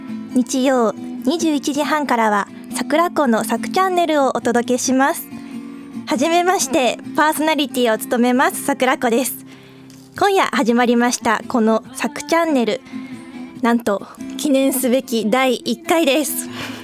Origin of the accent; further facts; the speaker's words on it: Ichikawa, Chiba, Japan; 出身地は千葉県の市川市で、生まれも育ちも市川で、ずっと22年間育ってきました。誕生日は3月の20日、春生まれです。